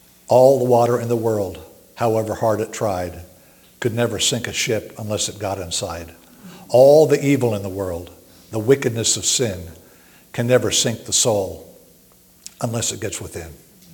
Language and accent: English; Hawaii, United States; We were growing up in Hawaii.